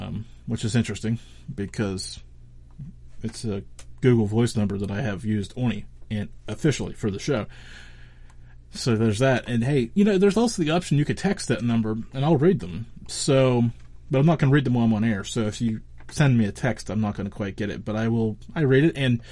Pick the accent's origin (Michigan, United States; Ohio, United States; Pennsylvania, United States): Pennsylvania, United States; I know the Steelers are 7-0 because, you know, I'm from Western Pennsylvania